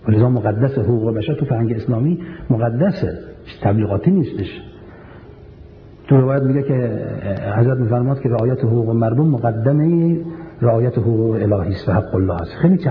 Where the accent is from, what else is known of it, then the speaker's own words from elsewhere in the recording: Iran; من از ایران آمدم